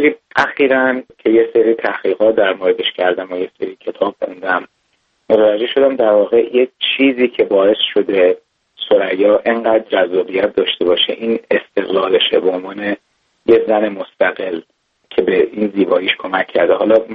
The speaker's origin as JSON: {"language": "Persian", "country": "Iran", "said": "ما ایرانی هستیم"}